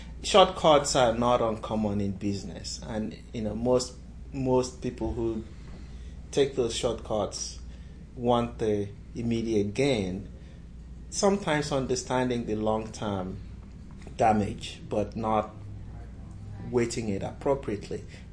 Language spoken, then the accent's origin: English; Nigeria; moved away as an adult; I grew up in Nigeria. I spent my first 22 years or so in Nigeria, most of it in boarding school and college.